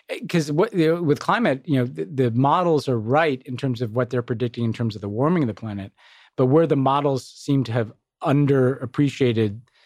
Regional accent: United States; I was kind of proud as an American

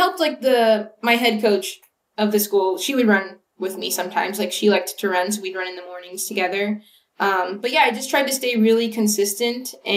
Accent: Ventura, California, United States; I'm from about an hour north of LA. I'm from Ventura. So it was like right in my backyard.

